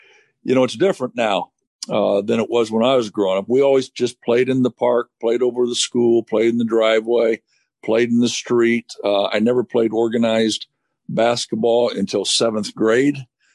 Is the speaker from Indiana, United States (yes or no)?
no; Normal, Illinois, United States; Well, when I grew up, I grew up in Normal, Illinois, and which is central Illinois, Normal, Bloomington, Illinois.